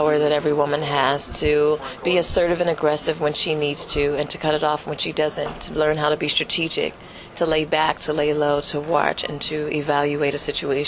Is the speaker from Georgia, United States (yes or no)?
no; Youngstown, Ohio, United States; I'm from Youngstown.